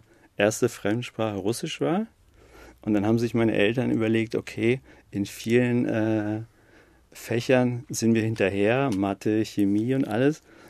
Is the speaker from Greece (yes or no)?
yes; Greece; now in Germany; Ich bin eigentlich Grieche, also ich habe auch, einen griechischen Pass. Obwohl ich auch einen deutschen haben könnte.